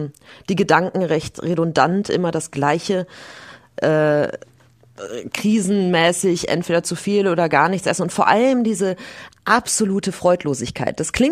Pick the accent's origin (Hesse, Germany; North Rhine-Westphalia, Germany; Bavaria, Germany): Bavaria, Germany; Grassau; also born or lived in Berlin; Ich bin in Berlin geboren, aber wurde dann verschleppt ins oberbayerische Grassau, wo meine Eltern Gott sei Dank noch wohnen